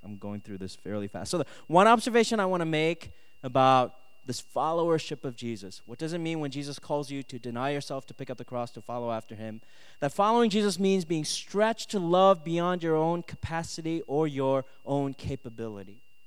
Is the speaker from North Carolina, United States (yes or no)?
no; Minnesota, United States; Maybe it's because I'm Asian. I grew up in Minnesota.